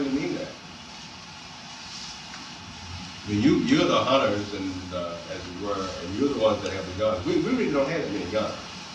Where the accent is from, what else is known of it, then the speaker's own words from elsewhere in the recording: Louisiana, United States; and I grew up in Louisiana, I know something about these laws.